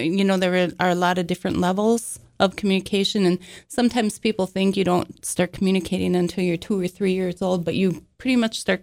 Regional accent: Jamestown, United States; I am from Jamestown originally, so I haven't moved very far in my life.

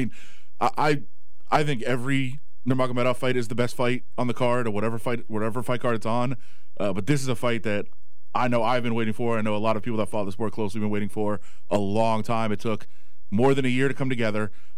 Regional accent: Ferguson, Missouri, United States; Like, oh, now you want to talk to me because I'm from Ferguson.

